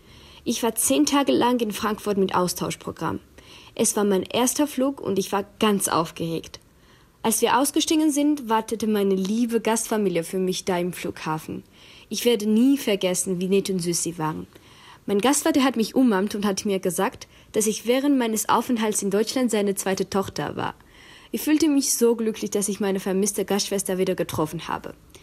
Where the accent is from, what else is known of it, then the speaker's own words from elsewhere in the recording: Georgia; German is a second language; aus Georgien und ich lerne Deutsch, weil ich es liebe.